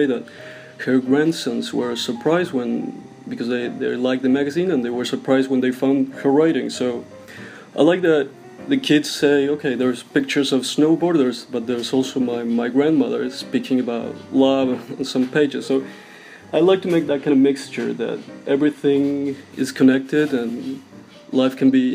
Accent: Buenos Aires, Argentina; English is a second language; I'm from Buenos Aires

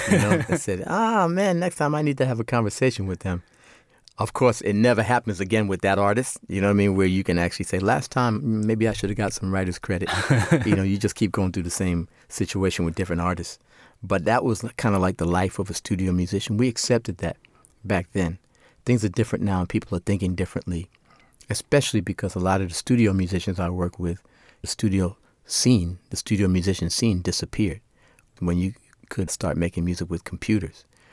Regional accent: New York, United States; So, of course, I choose aggressive, you know, because I'm from New York.

